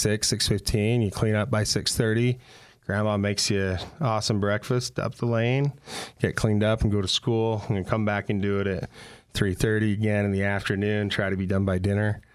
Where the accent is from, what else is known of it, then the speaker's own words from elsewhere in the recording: West Weber, Utah, United States; I grew up in Weber County in a little town called West Weber on a dairy farm. So our family milked dairy cows.